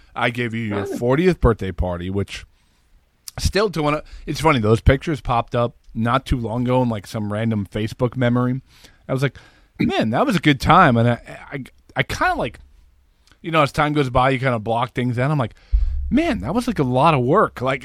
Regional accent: New Jersey, United States; Like I'm kind of like I don't have any love affair for the Nets, which is weird because I grew up in Jersey

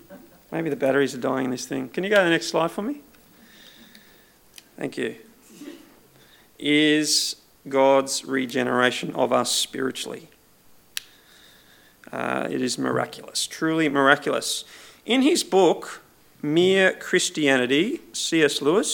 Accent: North Epping, New South Wales, Australia; I remember my own experience of major bushfires growing up in North Epping

